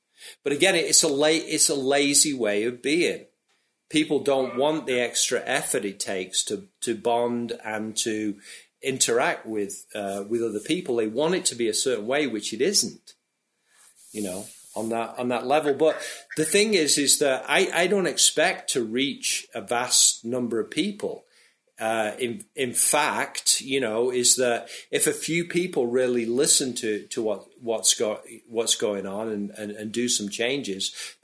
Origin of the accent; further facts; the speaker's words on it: Manchester, North West England, United Kingdom; born there; well, I was born in Manchester in 1955, then...